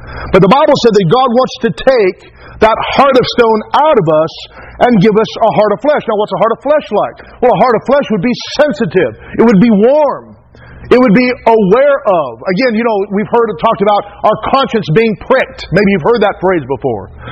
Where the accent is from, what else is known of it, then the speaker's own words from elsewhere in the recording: Taft, California, United States; And when I grew up in Taft, it was a wealthy upper class, you know, a lot of oil money.